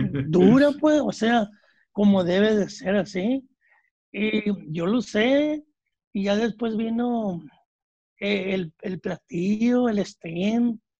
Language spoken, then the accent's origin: Spanish; Mocorito, Sinaloa, Mexico; porque nosotros somos del Progreso Mocorito, Sinaloa. Cerca de Mocorito.